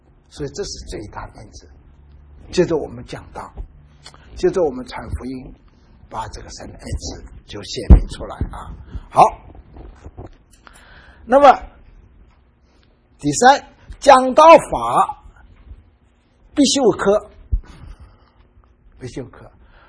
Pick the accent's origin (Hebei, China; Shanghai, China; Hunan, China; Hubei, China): Shanghai, China; also born or lived in Wenzhou, China; 那我从上海出生的啊，生长在上海。那么后来抗战的时候回到我老家温州啊。